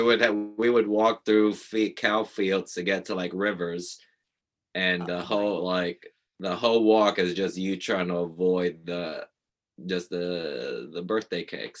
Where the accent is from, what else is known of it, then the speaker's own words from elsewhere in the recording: Puerto Rico; now in Queens, United States; No, I grew up in Puerto Rico.